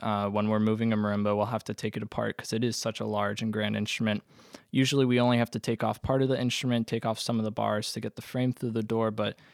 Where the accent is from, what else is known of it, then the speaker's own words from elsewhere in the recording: Oviedo, Florida, United States; I'm from Oviedo, Florida, which is a suburb of Orlando.